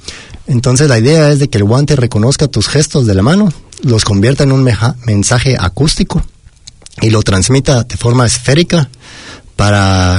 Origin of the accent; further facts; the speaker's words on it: Guatemala City, Guatemala Department, Guatemala; now in New Zealand; Yo soy de Guatemala, la ciudad capital. Viví a 30 minutos de la frontera, digamos, de la ciudad.